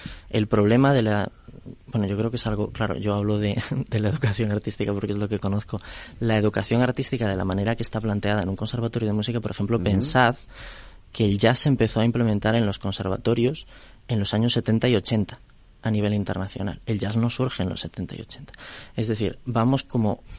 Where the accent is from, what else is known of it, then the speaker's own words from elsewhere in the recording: A Coruña, Galicia, Spain; born there; No, bueno, yo también nací en Coruña.